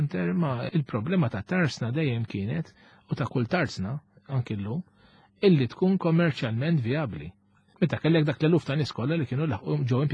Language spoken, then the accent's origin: Maltese; Cospicua, South Eastern Region, Malta; u l-Bormliż huma nies ta' ċerta patriotiżmu wkoll jiena nanti minn Bormla ġifieri.